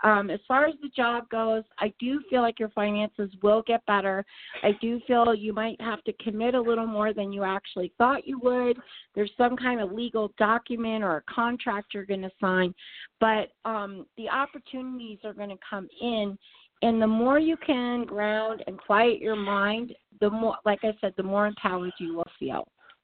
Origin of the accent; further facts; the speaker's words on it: New York, United States; I grew up in Greenwich Village on Bank Street.